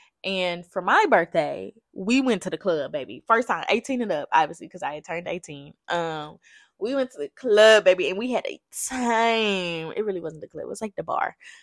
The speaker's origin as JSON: {"language": "English", "region": "Louisiana", "country": "United States", "said": "Now, I'm from Louisiana originally, Southwest Louisiana. I'm going to just call it the lake, okay? I'm from the lake."}